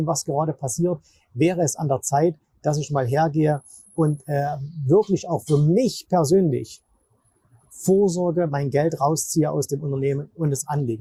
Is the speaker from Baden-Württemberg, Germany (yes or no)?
no; Zwickau, Saxony, Germany; Du weißt vielleicht, meine Heimatstadt ist Zwickau.